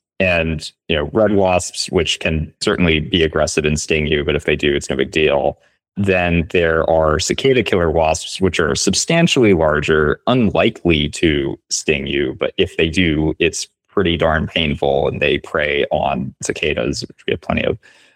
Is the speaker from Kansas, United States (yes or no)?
no; New Orleans, Louisiana, United States; When we were growing up in New Orleans, there were wasps around